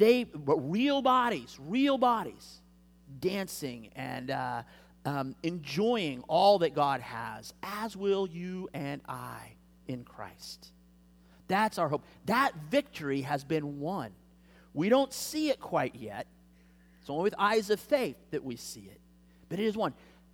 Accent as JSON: {"language": "English", "region": "Kansas", "country": "United States", "tie": "born or raised there", "said": "Growing up in Kansas, you know, in February, you look out, and those fields are just dead."}